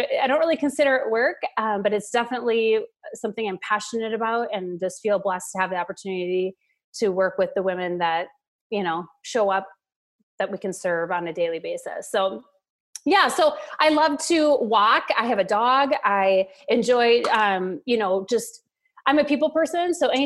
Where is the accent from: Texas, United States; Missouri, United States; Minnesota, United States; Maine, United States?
Minnesota, United States; moved away as an adult; now in California, United States; So I grew up in Minnesota and now I live in California. So I went from freezing cold to super hot, which I love because I'm in the desert in California